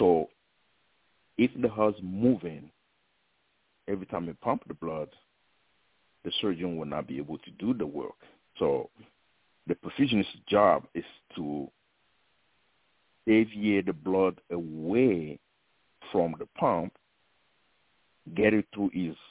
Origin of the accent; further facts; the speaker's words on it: Togo; now in United States; Growing up in West Africa, Togo, I have no idea there's anything called perfusion science.